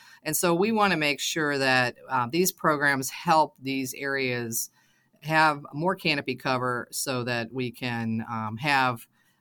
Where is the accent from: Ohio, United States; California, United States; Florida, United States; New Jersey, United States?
Ohio, United States; Kent; Well, you know, Doug, I grew up in Kent